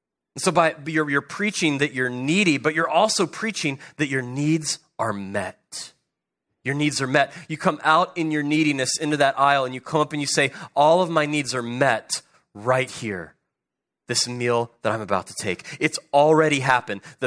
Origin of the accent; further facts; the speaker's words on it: Arkansas, United States; also born or lived in Ohio; I was born and raised in Arkansas. Arkansas is home. I love Arkansas. I had to do some time in Ohio for a while.